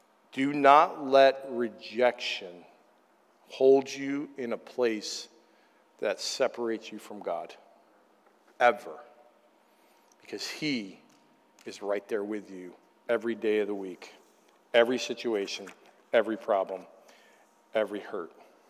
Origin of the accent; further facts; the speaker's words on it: Middleburg, United States; I grew up in this valley. I grew up in Middleburg.